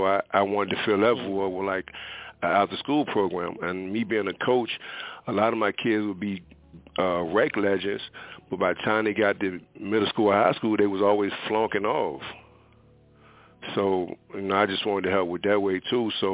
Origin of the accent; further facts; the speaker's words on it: Richmond, Virginia, United States; not even knowing I'm a kid from Jackson Ward